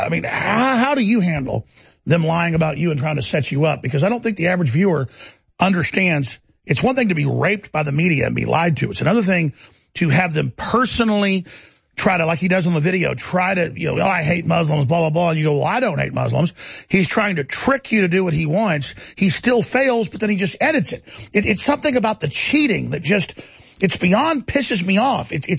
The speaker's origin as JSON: {"language": "English", "town": "Dallas", "region": "Texas", "country": "United States", "tie": "born or raised there", "said": "Well, they spent 6 months where I grew up outside Dallas and put out two NPR reports"}